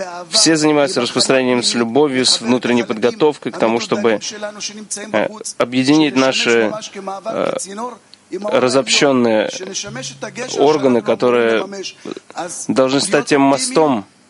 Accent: Jerusalem, Jerusalem District, Israel; Мы из Иерусалима, нас, наверное, давно не слышали.

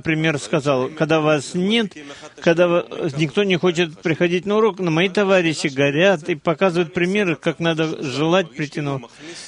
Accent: Yokneam, Northern District, Israel; Из Йокнеама

